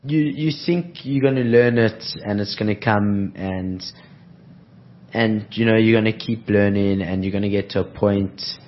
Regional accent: Johannesburg, Gauteng, South Africa; I'm from Joburg

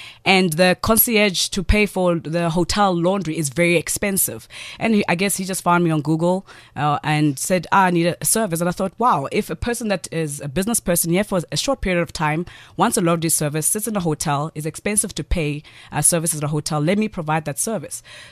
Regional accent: Free State, South Africa; back home, I come from the Free State

